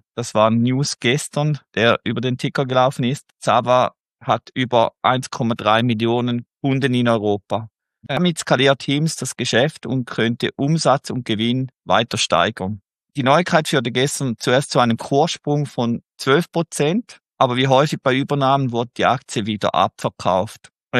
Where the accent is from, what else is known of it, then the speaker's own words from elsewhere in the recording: Switzerland; Als Schweizer konnte ich aber leider nicht zu